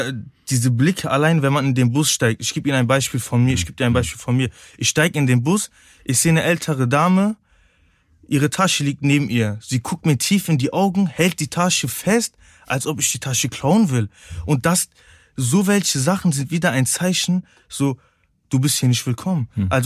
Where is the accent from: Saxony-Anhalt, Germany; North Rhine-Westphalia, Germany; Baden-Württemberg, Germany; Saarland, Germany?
North Rhine-Westphalia, Germany; Cologne; Obwohl meine Mutter aktuell in der Türkei lebt und immer zu mir sagt, komm zu mir. Aber Köln ist meine Heimat. Deutschland ist meine Heimat.